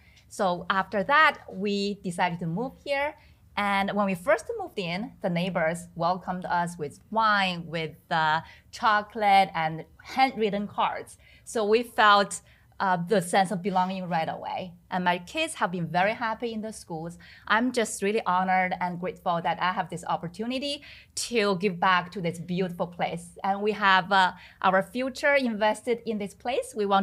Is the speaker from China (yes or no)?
yes; China; moved away as an adult; So I was born and raised in China, and I came here to this country when I was 23, just by myself with my suitcase, and to get my master's in teaching English as a second language.